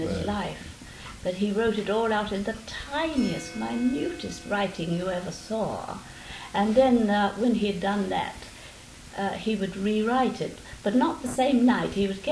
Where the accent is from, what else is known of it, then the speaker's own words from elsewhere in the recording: Eltham, London, United Kingdom; Well, I was brought up in Eltham. And in those days it was quite a delightful little village.